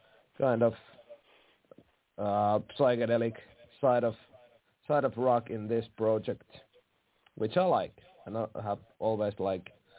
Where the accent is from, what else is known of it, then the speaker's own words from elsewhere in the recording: Finland; Yeah, I'm a musician from Finland.